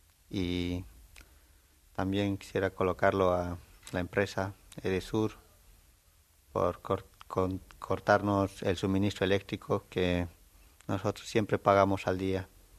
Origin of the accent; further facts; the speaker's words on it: Potosí, Bolivia; now in Argentina; No, soy de Potosí